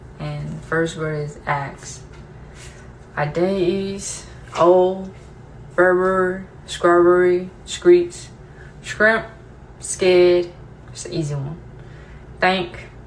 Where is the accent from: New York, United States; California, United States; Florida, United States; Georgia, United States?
Georgia, United States; English is a second language; also born or lived in Thailand; now in Nebraska, United States; I have an accent because I ain't from here. I was born in Thailand, and I grew up in Georgia for a decade. And then I fucking moved to Nebraska.